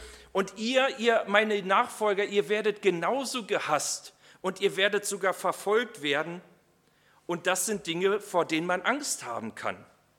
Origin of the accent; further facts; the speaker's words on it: Brandenburg, Germany; Ich war mal in Großstädten, da fahre ich wie ein Verrückter, weil ich komme ja aus der Uckermark. Hier sind ja kaum Autos, kaum Gefahr, kein Problem.